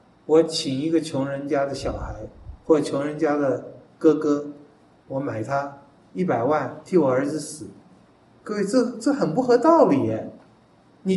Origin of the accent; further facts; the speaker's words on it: China; 我们中国人我看很少为自己活的，起码我们的道德教训是为国，对不对啊？